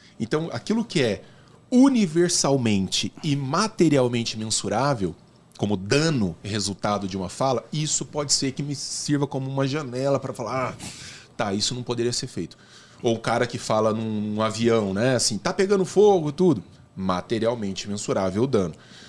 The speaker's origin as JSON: {"language": "Portuguese", "town": "Araguari", "region": "Minas Gerais", "country": "Brazil", "tie": "born there", "said": "lá em Araguari, na cidade pequena onde eu nasci."}